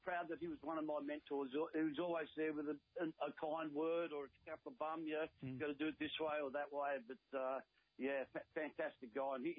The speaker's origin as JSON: {"language": "English", "town": "Cabramatta", "region": "New South Wales", "country": "Australia", "tie": "born or raised there", "said": "growing up in Cabramatta, I thought, probably I'd end up in the bank as a bank teller"}